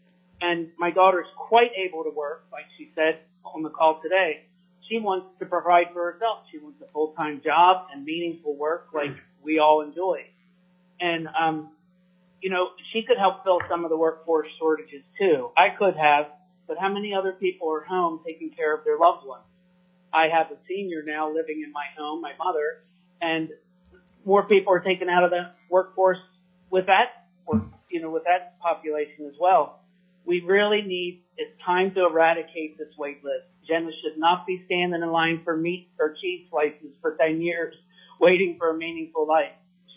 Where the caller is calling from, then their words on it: Eagle River, Alaska, United States; I'm calling from Eagle River.